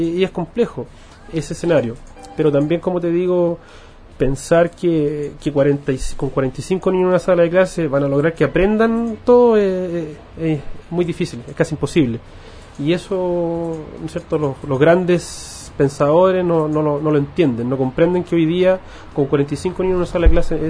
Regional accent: Pudahuel, Santiago Metropolitan Region, Chile; Soy de la comuna de Pudahuel.

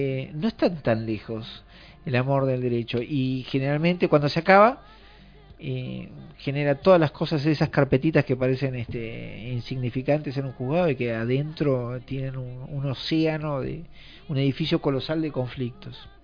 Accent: Tandil, Buenos Aires Province, Argentina; Yo cuando me vine de Tandil vivía con mi primo Zoilo

